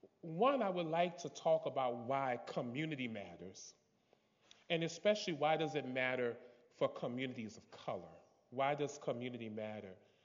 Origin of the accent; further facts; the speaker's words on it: Louisiana, United States; growing up in South Louisiana, near New Orleans, in an all-black community, pretty much